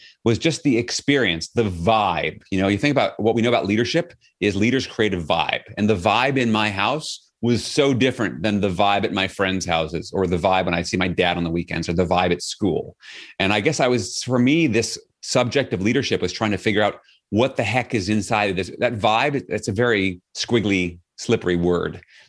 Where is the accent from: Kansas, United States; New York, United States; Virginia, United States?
New York, United States; Flushing; So I mentioned I grew up in Flushing, Queens. So that's why I talk like this sometimes if I want to.